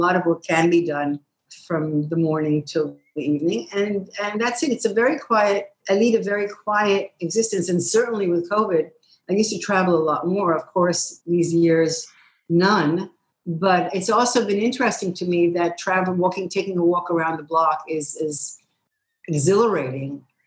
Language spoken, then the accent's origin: English; New York City, New York, United States; And I grew up in the Bronx and then in New York City